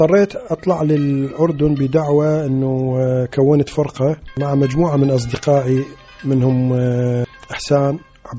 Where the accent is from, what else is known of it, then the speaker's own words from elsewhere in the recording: Iraq; نفرح إحنا من نطلع كعراقيين